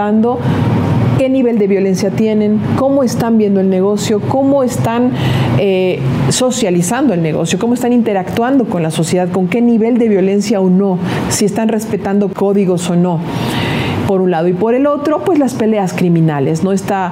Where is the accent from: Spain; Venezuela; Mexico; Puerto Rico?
Mexico; lo que sí nos afecte muchísimo como mexicanos